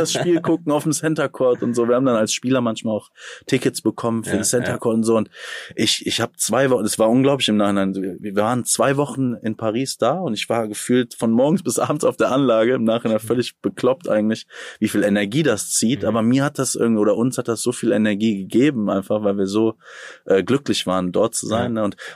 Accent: Rhineland, Germany; ich als Rheinländer irgendwie und Kevin als Oberfranke irgendwie aus Coburg.

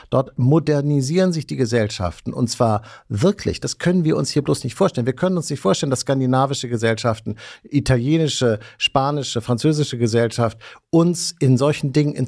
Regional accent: Hamburg, Germany; now in Berlin, Germany; In Hamburg, wo ich herkomme, sind die Leute eigentlich anders.

